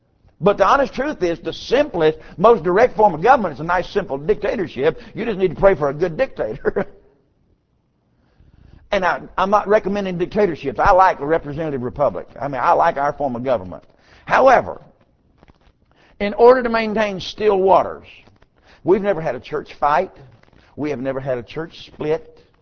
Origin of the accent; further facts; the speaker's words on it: United States; Ladies and gentlemen, I'm an American.